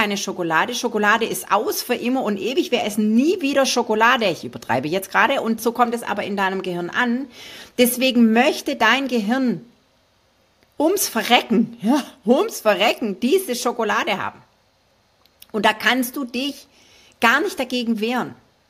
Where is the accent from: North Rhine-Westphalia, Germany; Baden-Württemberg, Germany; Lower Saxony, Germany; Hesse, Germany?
Baden-Württemberg, Germany; ich als Schwabe